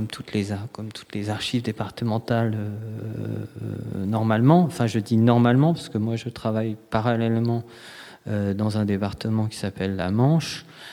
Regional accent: Rome, Lazio, Italy; moi, je viens de Rome et Marseille et Rome ont quand même beaucoup de choses en commun

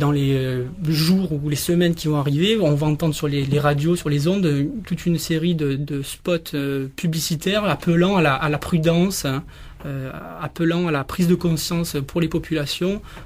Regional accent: France; Nous, chez nous, en France, on ne connaît pas du tout ces cas-là de mise à feu naturelle.

